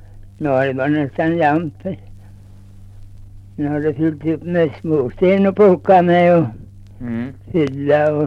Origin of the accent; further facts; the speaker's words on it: Larv, Västra Götaland County, Sweden; born there; Nej, jag var född i Larv.